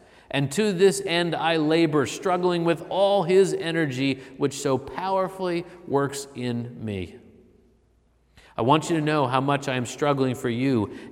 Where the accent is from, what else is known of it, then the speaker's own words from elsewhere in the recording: Pittsburgh, Pennsylvania, United States; Pittsburgh was my home growing up